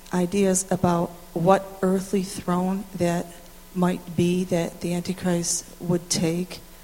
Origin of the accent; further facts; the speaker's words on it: Grand Island, New York, United States; I'm from Grand Island, New York.